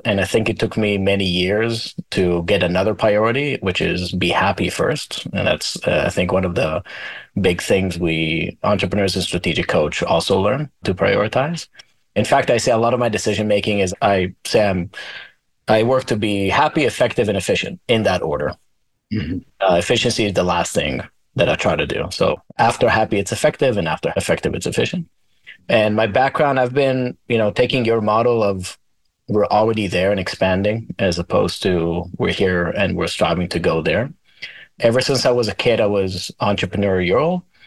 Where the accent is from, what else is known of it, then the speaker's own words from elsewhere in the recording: Israel; English is a second language; moved away as an adult; now in United States; Yeah, born and raised in Israel. So I spent all my young and early adulthood in Israel and moved to the States when I was around 26 or so.